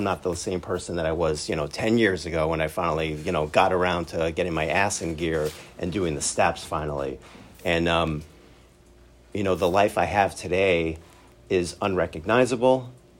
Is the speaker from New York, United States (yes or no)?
yes; Brooklyn, New York, United States; You know, I grew up in Brooklyn, New York. I was adopted at birth. I was raised as an Orthodox Jew, and in a very, very Orthodox / Hasidic neighborhood in Brooklyn, New York.